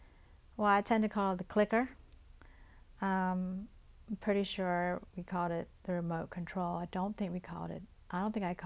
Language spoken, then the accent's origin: English; American South, United States; now in New York, United States; Well, I live in New York, but I'm from the South, the American South. And I'll let you figure out from the accent. You can guess where I'm from. I can tell you it's one of the Confederate states.